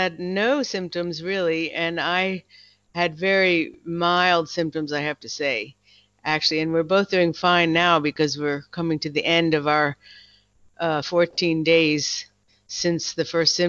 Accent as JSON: {"language": "English", "country": "United States", "lives_now": "Berlin, Germany", "said": "I'm an American living in Berlin. As of February sometime, I got my German citizenship too, so I'm a dual citizen."}